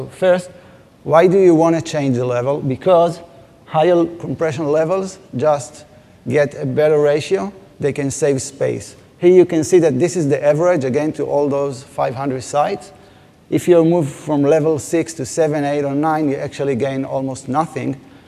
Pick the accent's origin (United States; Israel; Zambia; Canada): Israel; We are both from Israel, long way to come here.